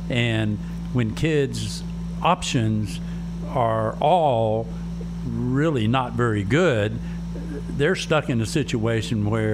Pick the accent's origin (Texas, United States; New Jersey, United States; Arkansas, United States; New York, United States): Arkansas, United States; if we were raised in Arkansas and we're white male, we're all recovering racist